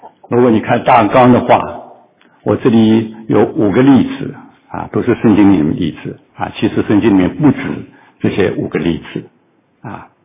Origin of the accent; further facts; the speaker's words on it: China; 而像我们中国人说，家丑不能外扬